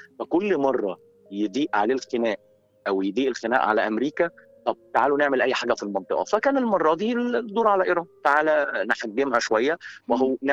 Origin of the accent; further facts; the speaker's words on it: Egypt; وتصادف ده بتطبيقاً لمبدأ كده شهير عندنا في مصر